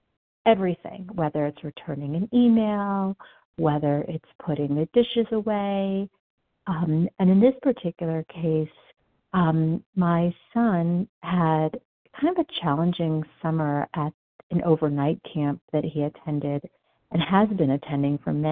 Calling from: Denver, Colorado, United States; I'm calling from Denver, Colorado.

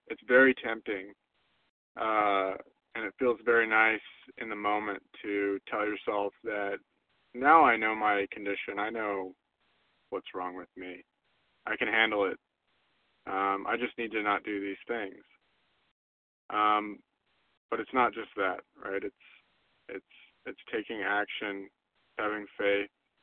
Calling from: Maryland, United States; All right … from Maryland.

